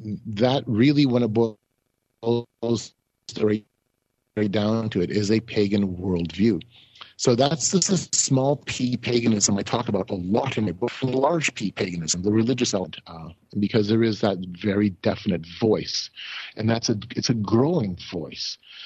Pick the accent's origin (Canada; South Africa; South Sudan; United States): Canada; And I said, yeah, I'm from Canada.